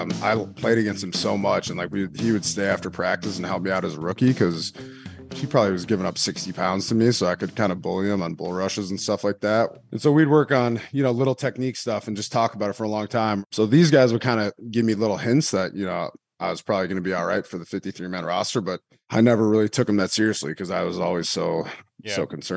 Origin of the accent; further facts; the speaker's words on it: Minnesota, United States; moved away as an adult; because I grew up in Minnesota. I went to Wisconsin. And then, you know, moved to South Philly.